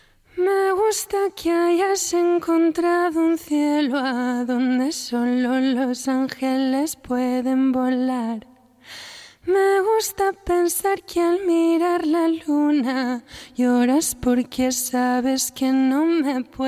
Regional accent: Madrid, Community of Madrid, Spain; De Madrid.

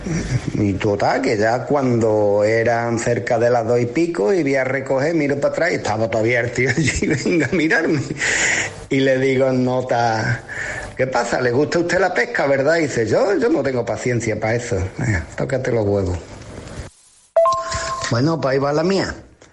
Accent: Utrera, Andalusia, Spain; bicicleta, y vuelta pa' Utrera, los 8 y pico de kilómetros que había de vuelta pa' Utrera. Cuando llego a mi pueblo, en la entrada de mi pueblo

